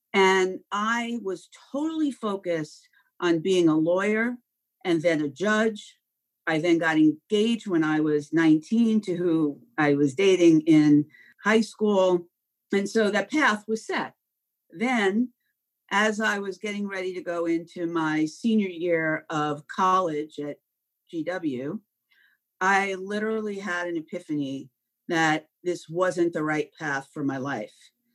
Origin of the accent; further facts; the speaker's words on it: Long Island, New York, United States; I grew up on Long Island.